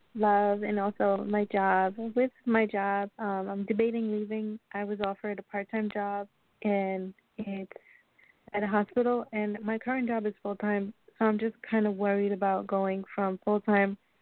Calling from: New York, United States; I'm calling from New York.

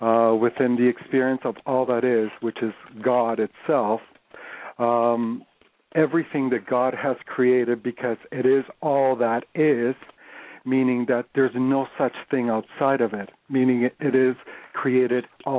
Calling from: Canada; I am calling you from Canada.

